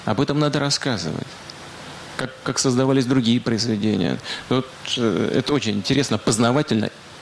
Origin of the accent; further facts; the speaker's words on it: Saint Petersburg, Russia; Я сам из Ленинграда, из Петербурга.